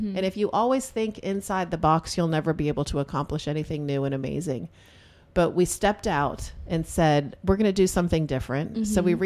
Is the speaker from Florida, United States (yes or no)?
yes; West Palm Beach, Florida, United States; also born or lived in Boston / Tallahassee; so we're from West Palm Beach.